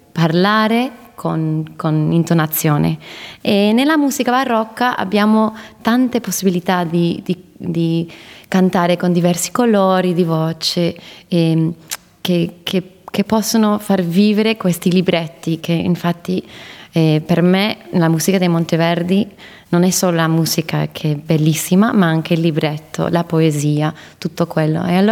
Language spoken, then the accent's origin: Italian; Sydney, New South Wales, Australia; per me, io sono cresciuta qui a Sydney cantando nel coro